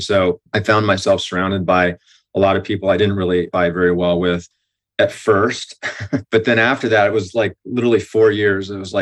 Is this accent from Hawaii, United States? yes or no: yes; Hawaii, United States; also born or lived in Camp Lejeune, North Carolina; And well, I grew up in Hawaii, which was amazing. But before that, we were in Camp Lejeune.